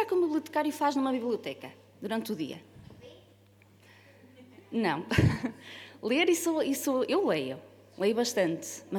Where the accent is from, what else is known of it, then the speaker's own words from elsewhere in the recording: Matosinhos, Porto, Portugal; now in Baião, Portugal; Sou natural de Matosinhos, só que já estou há muitos anos a viver em Baião.